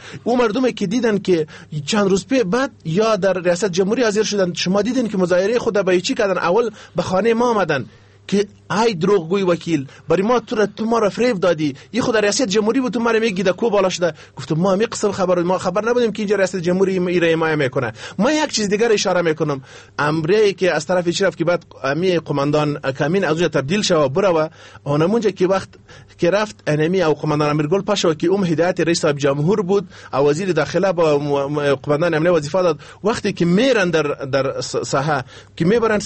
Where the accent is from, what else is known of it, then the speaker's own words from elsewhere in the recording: Afghanistan; ما یک افغان هستیم